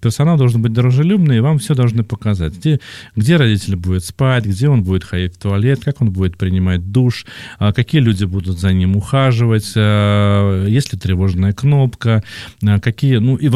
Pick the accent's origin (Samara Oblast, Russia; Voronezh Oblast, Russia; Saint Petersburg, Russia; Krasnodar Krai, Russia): Samara Oblast, Russia; born there; она отвезла ее, где я родился, там, в Самарскую область